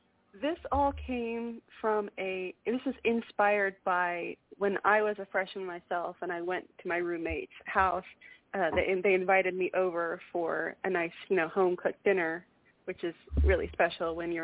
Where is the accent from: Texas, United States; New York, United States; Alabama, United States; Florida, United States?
Texas, United States; you know, I'm a Texan. I've lived here my whole life.